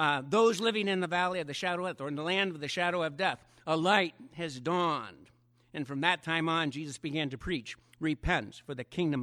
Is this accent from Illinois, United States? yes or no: yes; Illinois, United States; born there; And I was born in Illinois, land of Lincoln.